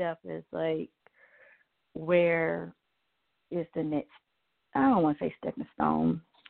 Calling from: Georgia, United States; Hi, this is … from Georgia.

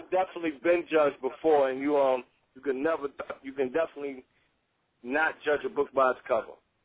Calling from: Virginia Beach, Virginia, United States; I'm calling from Virginia Beach, baby.

